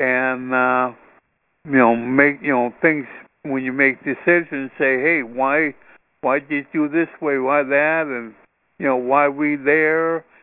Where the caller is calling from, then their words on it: Chula Vista, California, United States; Yeah, I'm calling from Chula Vista.